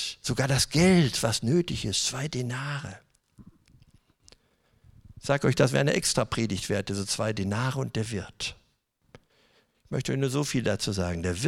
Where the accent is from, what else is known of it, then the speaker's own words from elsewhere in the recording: Northern Germany, Germany; aber ich sage mal als Norddeutscher